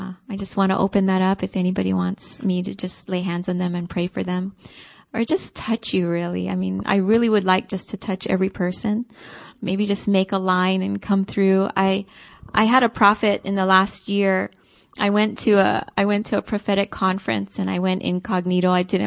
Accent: Hawaii, United States; It's not just because I'm from Hawaii and I like to give hugs

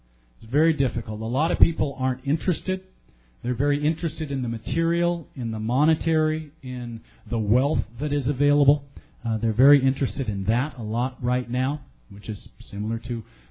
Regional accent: United States; I said, of course, I am from America, so I will have certain cultural things that are a part of me.

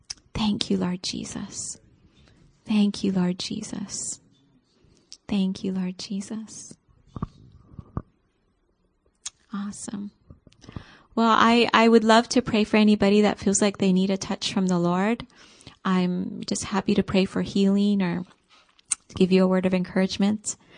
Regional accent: Hawaii, United States; It's not just because I'm from Hawaii and I like to give hugs

